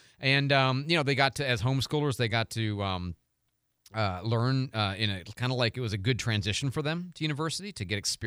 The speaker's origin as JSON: {"language": "English", "town": "Tucson", "region": "Arizona", "country": "United States", "tie": "born or raised there", "said": "I grew up in Tucson, so I was raised on guacamole and salsa."}